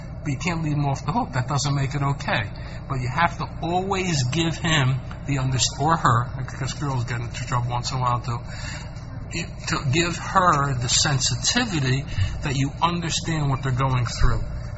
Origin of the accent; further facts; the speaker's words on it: United States; growing up in America, I can say, well, God's looking at me as if I grew up, you know, 100 years ago in Vilna.